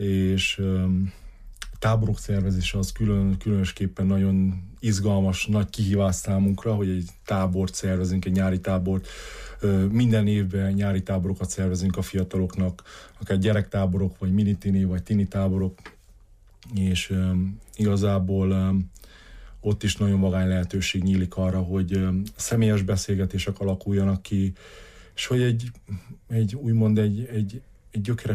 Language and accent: Hungarian; Marghita, Bihor, Romania; Már Margitán is, ahonnan származom, egy gyülekezetnek voltam a presbitere, ifjúsági vezetője és diakonusa is egyben